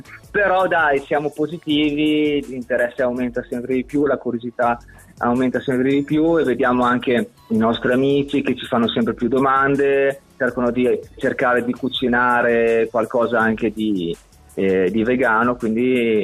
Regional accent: San Lazzaro di Savena, Emilia-Romagna, Italy; Siamo di San Lazzaro, di Savena, in provincia di Bologna.

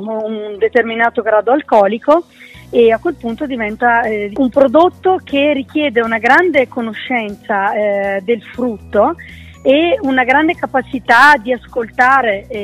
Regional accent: Veneto, Italy; born there; Sono nata in Veneto, ma le mie origini sono bolzanine da una parte e toscane dall'altra, quindi racchiudo in me tre regioni

